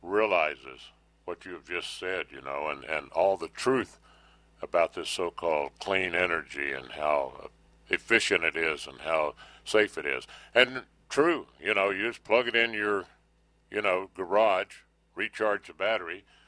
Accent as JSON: {"language": "English", "region": "Permian Basin", "country": "United States", "tie": "born or raised there", "said": "I was raised in the Permian Basin area out in Texas, New Mexico"}